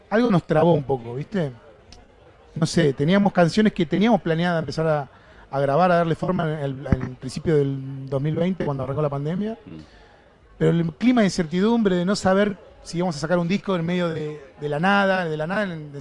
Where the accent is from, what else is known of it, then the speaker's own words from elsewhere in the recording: Argentina; Son parte de nuestra vida. Te gusten o no, son parte de nuestra recorrida como argentinos, ¿no?